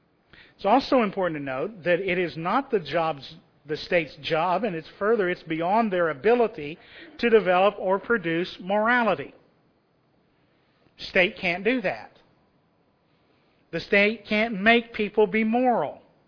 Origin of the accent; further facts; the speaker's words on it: United States; Part of the reason I don't like it is because I'm an American. I live in the land of the free and the home of the brave.